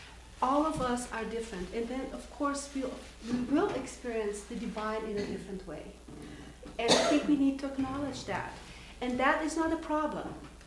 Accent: Brazil; now in Decorah, United States; I am from Brazil, living in Decorah, Iowa. I'm teaching at Luther College.

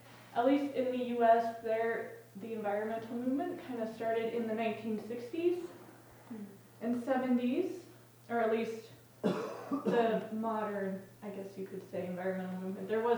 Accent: Des Moines, Iowa, United States; I am originally from Des Moines, Iowa.

